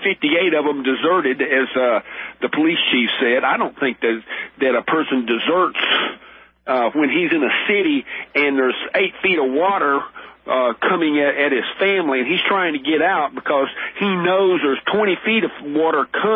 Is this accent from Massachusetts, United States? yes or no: no; Louisiana, United States; now in Arkansas, United States; I was born and raised in Louisiana, but that doesn't mean that I am a legal resident of the area. I have a home here in Arkansas.